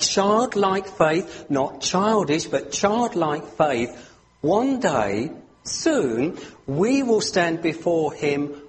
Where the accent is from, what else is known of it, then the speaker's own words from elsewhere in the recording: United Kingdom; I also am thankful for the success of the GB team, being British.